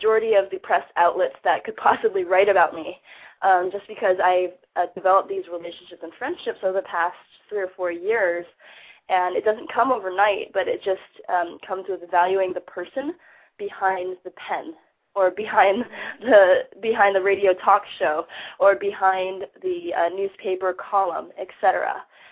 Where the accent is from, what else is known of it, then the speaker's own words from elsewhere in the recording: California, United States; just growing up in Silicon Valley, having coded a few websites in high school and in college.